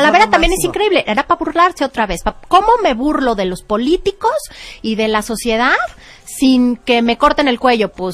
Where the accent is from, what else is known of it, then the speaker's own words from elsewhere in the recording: Mexico; pero soy orgullosamente mexicana